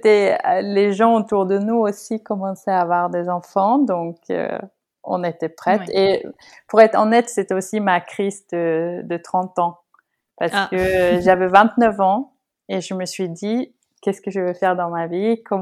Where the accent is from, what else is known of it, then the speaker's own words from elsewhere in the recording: Oslo, Norway; Oui, d'Oslo. Oui, c'est plus grand, on est plus anonyme